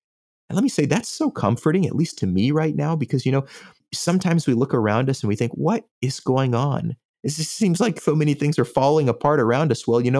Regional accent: United States; born there; My mother was born in Mexico. I was born in the United States.

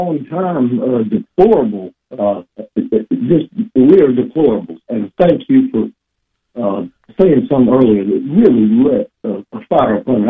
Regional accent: Deep South, United States; I am a Roman Catholic. I was born and raised in the Deep South in the Baptist bottle bed, so that wasn't so easy.

